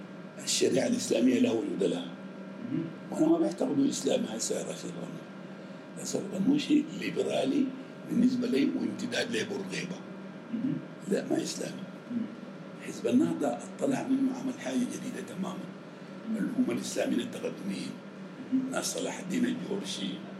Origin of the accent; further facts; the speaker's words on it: Sudan; الاسلاميين عندنا في السودان